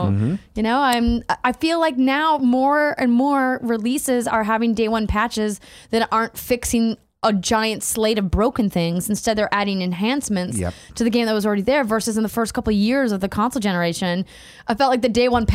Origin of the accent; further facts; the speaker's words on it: North Dakota, United States; And my home state.